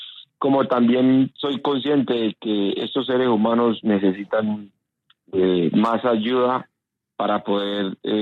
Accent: Santander de Quilichao, Cauca, Colombia; salí de mi pueblo de Santander de Quilichao

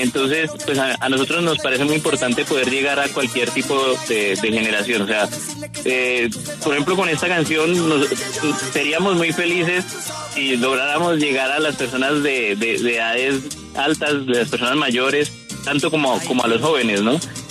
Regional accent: Colombia; A nosotros como colombianos.

